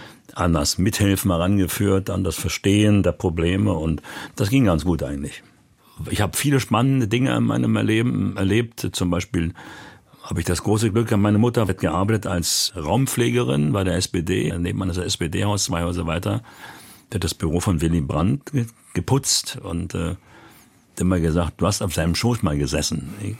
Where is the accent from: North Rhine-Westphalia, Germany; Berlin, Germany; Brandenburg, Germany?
Berlin, Germany; born there; In Berlin. In Berlin, Wedding geboren. 1952.